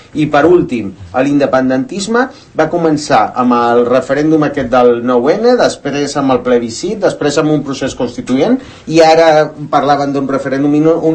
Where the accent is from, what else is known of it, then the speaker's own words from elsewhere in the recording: Catalonia, Spain; Tant catalans com tu, aquí a Catalunya, i tan espanyols com vosaltres.